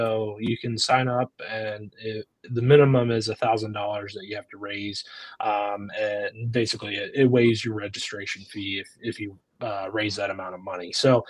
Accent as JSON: {"language": "English", "country": "United States", "tie": "born or raised there", "said": "I grew up in York County, so I grew up in these parks."}